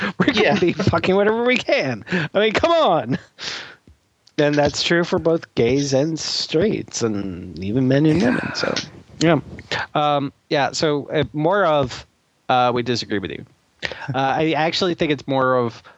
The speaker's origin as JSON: {"language": "English", "region": "Minnesota", "country": "United States", "said": "Thank you, Minnesota. My home state of Minnesota."}